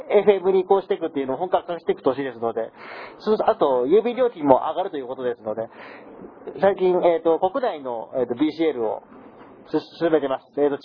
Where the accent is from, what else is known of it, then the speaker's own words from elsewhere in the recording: Funabashi, Chiba, Japan; 千葉県船橋市から来ました、